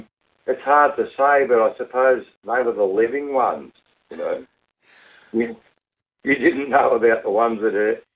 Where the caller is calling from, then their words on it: Victoria, Australia; Oh, I'm calling from central Victoria. Beautiful, freezing cold and very wet and frosty and icy at the moment.